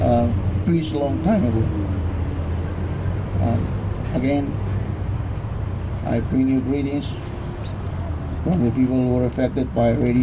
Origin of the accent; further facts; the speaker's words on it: Rongelap, Marshall Islands; now in Sacramento, United States; I came from the Marshall Islands about 3 years ago. I'm a man without a home island, and I'll tell you why. My home island of Runglap was contaminated by the atomic bomb test that was dropped on Bikini in 1954.